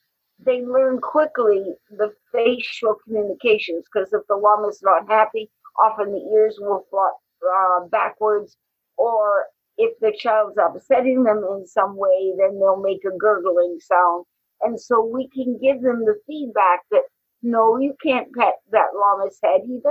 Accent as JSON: {"language": "English", "country": "Canada", "lives_now": "United States", "said": "And then I am a Canadian on a permanent resident in the U.S., and I went back home to Canada"}